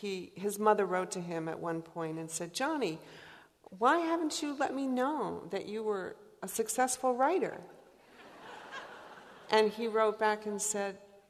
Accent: Portland, Maine, United States; born there; I was born in Portland, Maine, and here's Portland, Oregon.

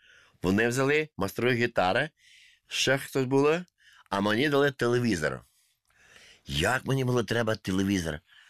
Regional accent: Volyn Oblast, Ukraine; first language Russian; Ukrainian is a second language; Так, я закінчив російську школу, вчилися наш, російською викладалося.

